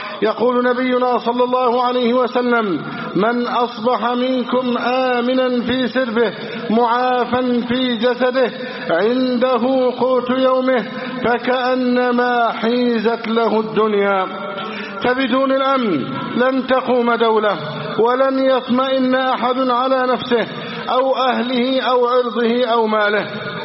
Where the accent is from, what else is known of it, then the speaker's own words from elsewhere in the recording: Egypt; لا سيما بلدنا مصر التي يحاول الأعداء الإحاطة بحدودها من كل جانب